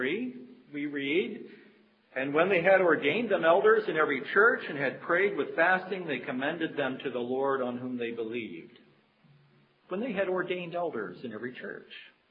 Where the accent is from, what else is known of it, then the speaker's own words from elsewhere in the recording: Kentucky, United States; And I say chiro because I'm originally from Kentucky.